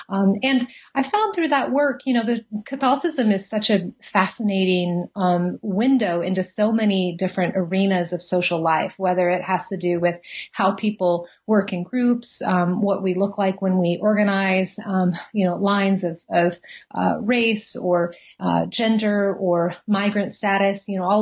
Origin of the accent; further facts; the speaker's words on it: San Antonio, Texas, United States; also born or lived in Germany; now in Knoxville, United States; I grew up in San Antonio, Texas. I was the daughter of a military father. And so we actually moved around a bunch, lived in Germany for a little while, West Germany at the time when I was young